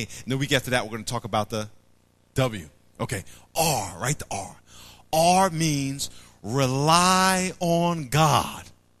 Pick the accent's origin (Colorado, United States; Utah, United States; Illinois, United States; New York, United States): New York, United States; When I was a kid, we used to go upstate New York. I grew up in Long Island.